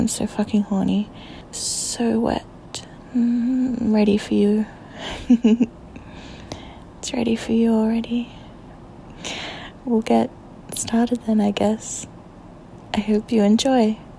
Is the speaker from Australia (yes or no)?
yes; Australia; Surprise, I'm Australian. And I apologize for any background noise, because seeing as I am Australian, it is hot here right now.